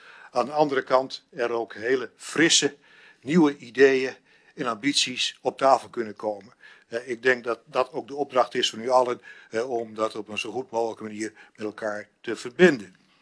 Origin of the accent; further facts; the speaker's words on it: Noordoostpolder, Flevoland, Netherlands; Ik ben opgegroeid in de Noordoostpolder, waar mijn vader een akkerbouwbedrijf exploiteerde.